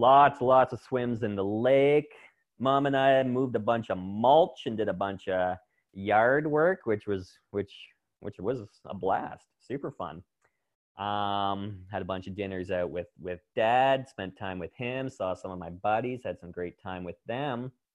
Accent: Kingston, Ontario, Canada; I went a little bit north and east to my hometown, Kingston, Ontario, and was super fortunate to spend a month there.

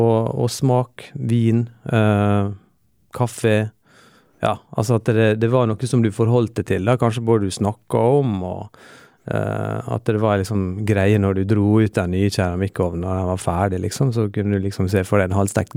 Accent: Ålesund, Møre og Romsdal, Norway; Jeg kommer jo fra Ålesund

